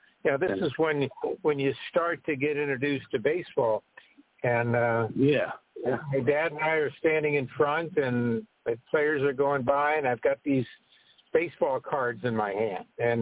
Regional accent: Tampa, Florida, United States; So I was born and raised in Tampa, and by the time I was seven, almost eight, my dad was working for Greyhound.

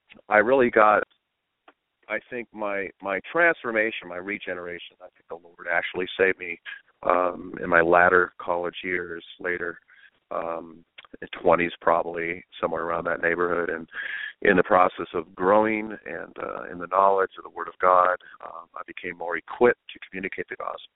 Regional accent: Los Angeles, California, United States; Well, I was brought up in Los Angeles, California. I was actually brought up in a Christian home

